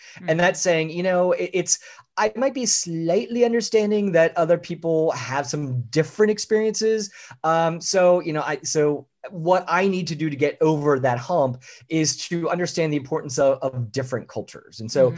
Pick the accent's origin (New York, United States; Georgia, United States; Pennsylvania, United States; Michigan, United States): Pennsylvania, United States; Philadelphia; also born or lived in Central Florida; I'm from the Philadelphia area. Of course, my family grew up with used guys and all that good stuff. I lived in Central Florida for just about 25 years.